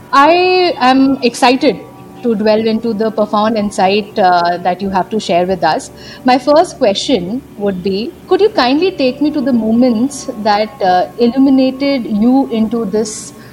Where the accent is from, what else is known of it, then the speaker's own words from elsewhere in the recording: Delhi, India; I'm basically from Delhi, born and raised in Delhi.